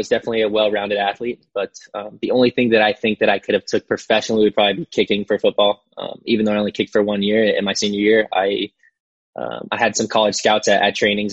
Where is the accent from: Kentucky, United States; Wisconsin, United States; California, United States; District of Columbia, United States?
California, United States; I've born and raised in SoCal.